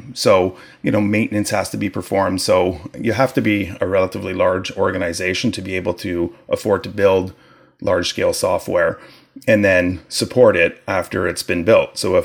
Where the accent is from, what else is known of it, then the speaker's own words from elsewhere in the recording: Quebec, Canada; now in Ontario, Canada; I currently live in Ontario, Canada, but I grew up in Quebec in the 70s, right around the time when English was outlawed, which was kind of tough on a family of English speakers.